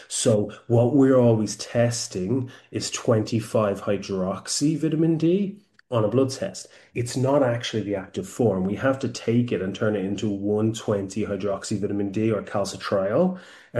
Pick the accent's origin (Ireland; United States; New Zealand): Ireland; I come from Ireland and we're very seafood orientated